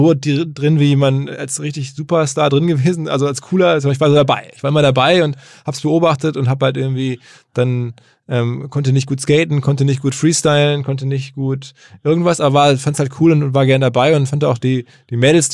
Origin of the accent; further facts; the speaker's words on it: Essen, North Rhine-Westphalia, Germany; ich komme aus Essen